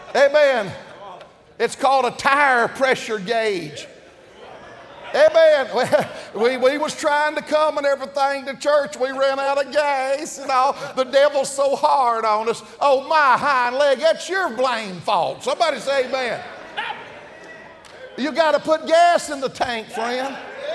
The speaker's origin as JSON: {"language": "English", "region": "Tennessee", "country": "United States", "said": "I'm from Tennessee. They're so superstitious up there, it's unreal."}